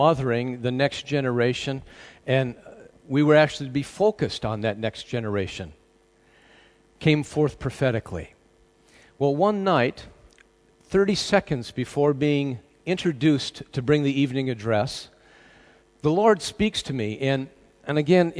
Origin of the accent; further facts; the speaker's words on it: United States; accent: American; now in United Kingdom; because you can tell by my accent, I want to throw America in there as well